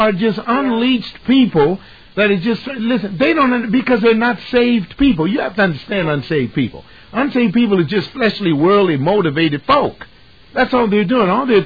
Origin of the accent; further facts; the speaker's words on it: Los Angeles, California, United States; I live in South Central, born and raised in Watts. Grew up in the Will Rogers Project.